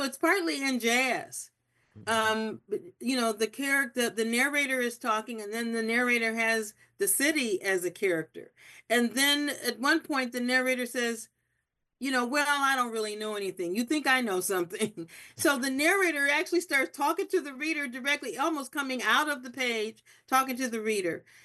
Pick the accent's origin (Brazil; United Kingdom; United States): United States; Akron, Ohio; who could talk about my hometown, Akron, my home state, Ohio